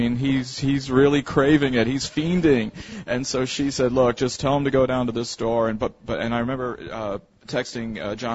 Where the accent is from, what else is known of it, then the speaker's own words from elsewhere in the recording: Lapeer, Michigan, United States; And this is part of the experience of growing up in Lapeer, Michigan for a better part of my life.